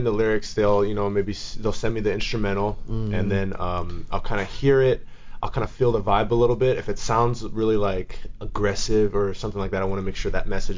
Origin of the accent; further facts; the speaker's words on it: Sacramento, California, United States; now in Los Angeles, United States; I was kind of born and raised in Sacramento. And then I ended up moving down here right when I was about like 18.